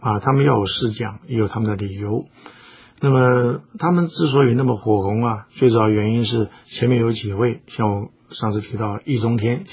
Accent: Taiwan; 我们在台湾长大讲中文的

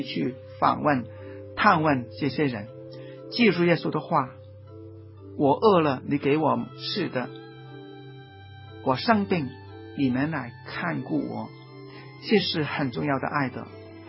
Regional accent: Hong Kong; 什么时候我们香港人、我们中国人、我们广大的同胞都能够享有这些最起码的权利呢？

